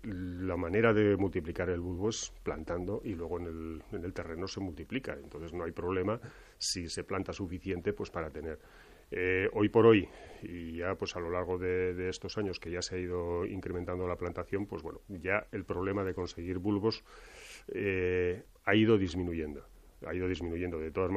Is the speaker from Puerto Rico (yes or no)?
no; Blancas, Aragon, Spain; cuando empezamos a recuperar el cultivo allí en mi pueblo, en Blancas, aunque se ha hecho de toda la vida, yo lo he conocido desde que tenía 4 años